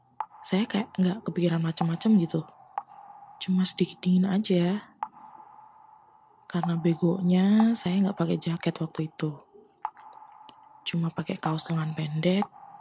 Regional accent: Yogyakarta, Special Region of Yogyakarta, Indonesia; perkenalkan … Dari kecil saya tumbuh di Jogja. Sampai sekarang pun saya juga masih di Jogja.

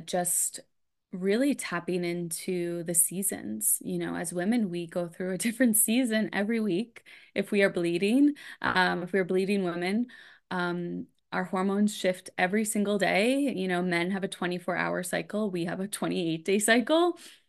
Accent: New York City, New York, United States; Growing up in New York City, I hated the cold.

